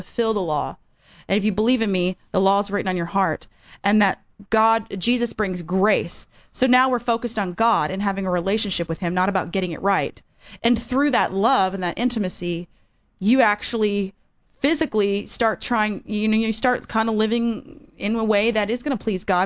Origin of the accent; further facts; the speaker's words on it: Bible Belt, United States; I grew up in the Bible Belt, right, and I didn't really grow up totally going to church